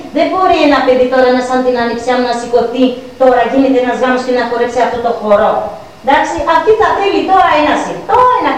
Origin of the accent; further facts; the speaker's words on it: Irakleia, Greece; αν και είμαι από την Ηρακλία